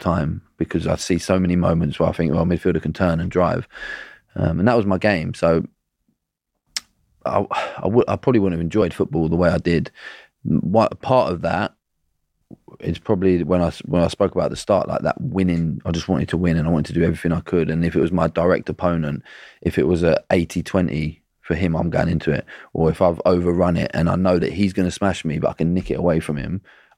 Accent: England, United Kingdom; Would people have respected me for being that little bit different as an English player?

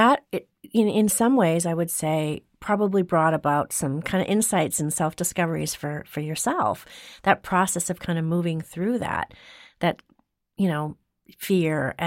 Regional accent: Wisconsin, United States; Oh, that's my home state.

